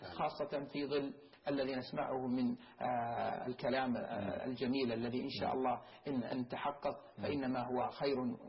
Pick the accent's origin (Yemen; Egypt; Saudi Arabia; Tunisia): Yemen; لكن نحن كيمنيين من الظاهر أن أخوة من اليمن ظاهر كيمنيين